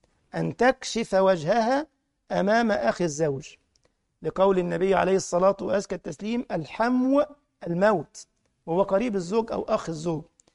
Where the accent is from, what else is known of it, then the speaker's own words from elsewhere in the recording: Egypt; يعني مثلا كان عندنا في مصر في أزمة كورونا